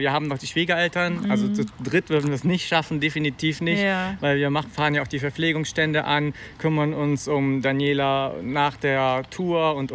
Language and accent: German; Bonn, North Rhine-Westphalia, Germany; Wir kommen aus Bonn und ja, genau, Bonn und der Eifel.